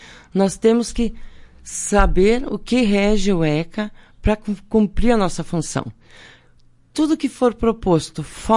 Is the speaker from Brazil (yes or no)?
yes; Marau, Rio Grande do Sul, Brazil; Sou natural de Marau, resido desde sempre aqui